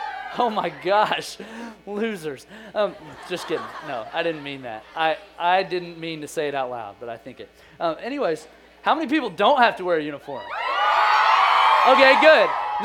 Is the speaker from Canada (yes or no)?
no; Oklahoma, United States; And, you know, I grew up in Oklahoma. We didn't have this tax-free weekend that you guys have this weekend.